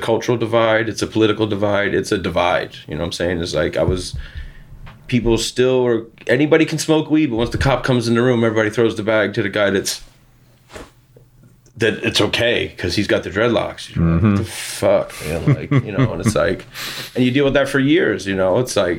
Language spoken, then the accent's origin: English; Philadelphia, Pennsylvania, United States; I come from Italian undertakers in the city. Like, it's not normal for kids to have dreadlocks and be Rasta style in inner city Italian neighborhoods